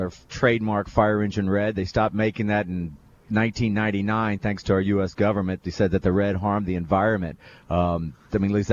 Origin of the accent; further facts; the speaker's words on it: Atlanta, Georgia, United States; We're from Atlanta, and I kind of like a more Carolina type of style of barbecue.